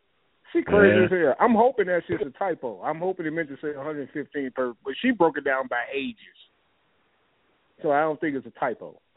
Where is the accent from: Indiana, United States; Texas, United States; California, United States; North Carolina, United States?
Indiana, United States; Gary; I grew up in Gary. There's nothing else.